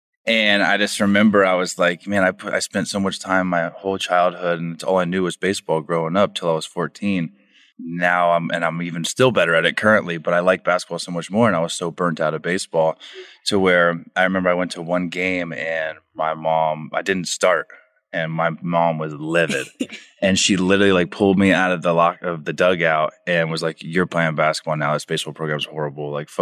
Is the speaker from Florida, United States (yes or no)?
yes; Orlando, Florida, United States; So my whole life, I grew up in Orlando, Florida. I was the youngest of four boys.